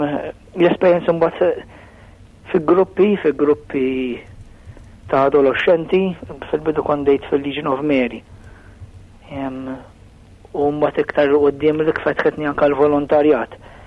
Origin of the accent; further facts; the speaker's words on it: Birkirkara, Central Region, Malta; L-ambjent fejn trabbejt Birkirkara. Sempliċi ħafna